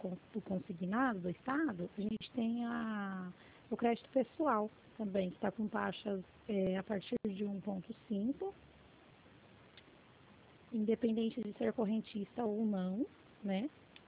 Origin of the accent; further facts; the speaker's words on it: São Paulo, Brazil; Eu sou do estado de São Paulo